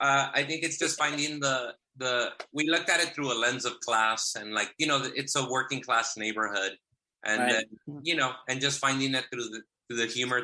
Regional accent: Inglewood, California, United States; Yeah, I grew up in Inglewood, and as an adult, I lived in South Central Los Angeles.

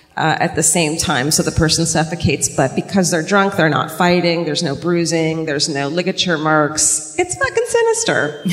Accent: California, United States; I'm from Southern California.

